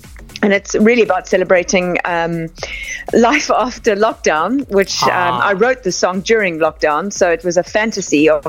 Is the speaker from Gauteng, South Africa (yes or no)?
no; Cape Town, Western Cape, South Africa; I grew up in Cape Town, so that was okay. Every school holiday.